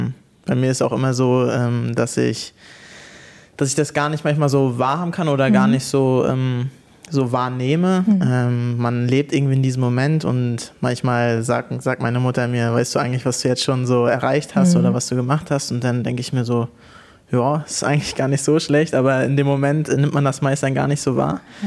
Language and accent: German; Hohensprenz, Mecklenburg-Vorpommern, Germany; ich komme aus dem Dorf Hohensprenz und da bin ich aufgewachsen, war dann in der Nähe in der Schule in Lage, bin zwischenzeitlich in Rostock dann in der Schule gewesen.